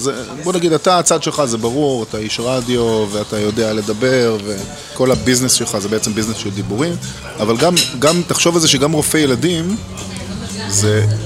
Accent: Yehud, Central District, Israel; born there; כבר למדתם שנולדתי ביהוד, לתיכון ביהוד

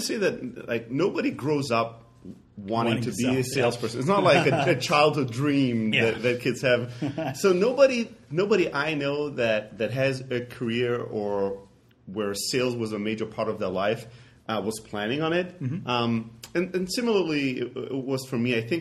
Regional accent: Germany; I grew up back in Europe, Greek background, but grew up in Germany.

